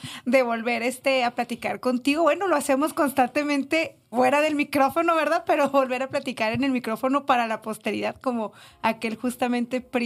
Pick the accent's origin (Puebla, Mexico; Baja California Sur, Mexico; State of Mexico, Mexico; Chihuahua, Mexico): Chihuahua, Mexico; Juárez; born there; No lo estoy negando, pero no, yo soy nacida en Juárez.